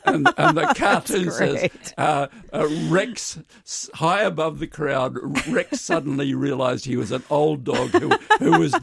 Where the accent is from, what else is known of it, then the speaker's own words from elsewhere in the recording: Australia; now in Memphis, United States; So I'm living in Memphis. I'm still an Australian citizen.